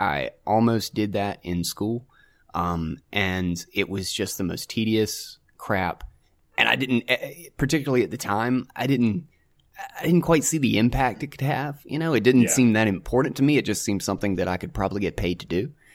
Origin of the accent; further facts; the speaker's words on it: North Carolina, United States; Oh, yeah. I'm from North Carolina.